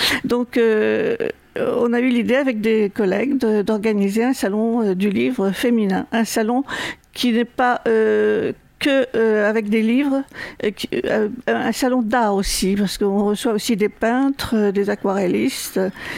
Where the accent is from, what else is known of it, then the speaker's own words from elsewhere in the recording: Cognac, Nouvelle-Aquitaine, France; born there; now in La Rochelle, France; suis mariée, mère de famille, j'ai 3 enfants. Je suis née à Cognac en 1942 et depuis 1964, je vis à La Rochelle.